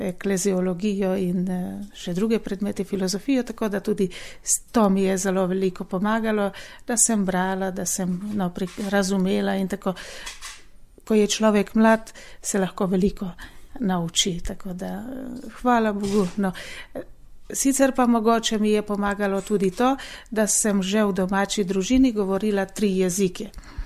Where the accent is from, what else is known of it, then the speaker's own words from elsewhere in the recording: Zakarpattia Oblast, Ukraine; now in Slovenia; Jaz sem iz Zakarpatije, tam je pa mešanica kultur, tam je slovaška, madžarska kultura, rusinska.